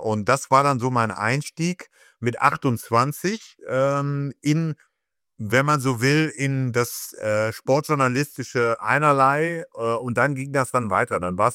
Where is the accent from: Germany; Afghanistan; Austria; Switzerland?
Germany; Wuppertal, North Rhine-Westphalia; Ich bin ja gebürtiger Wuppertaler.